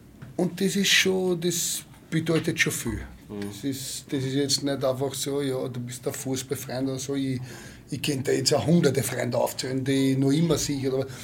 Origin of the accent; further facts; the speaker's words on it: Vienna, Austria; Ich komme aus Wien, hier ist am leichtesten.